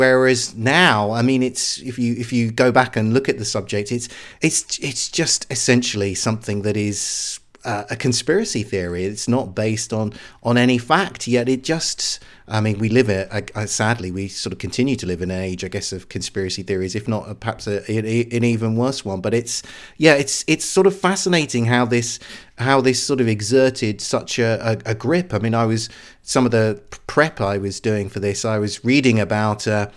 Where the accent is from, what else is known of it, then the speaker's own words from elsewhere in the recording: United Kingdom; I'm obviously a British person, sort of looking at this topic from afar.